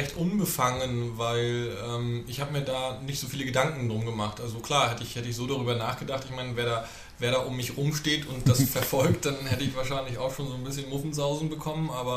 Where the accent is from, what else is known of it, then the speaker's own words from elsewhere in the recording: Northern Germany, Germany; als Norddeutscher ist man ja schon so ein bisschen vorgeprägt.